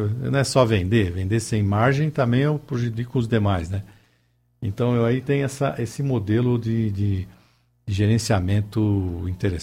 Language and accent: Portuguese; Brazil; vamos supor, como brasileiros, né, temos, a gente importa muita coisa